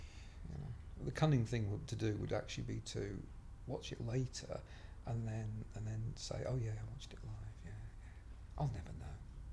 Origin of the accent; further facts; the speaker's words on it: Bedford, East of England, United Kingdom; also born or lived in Wales; I grew up in Bedford and was there for the best part of 18 years and went off to university in Wales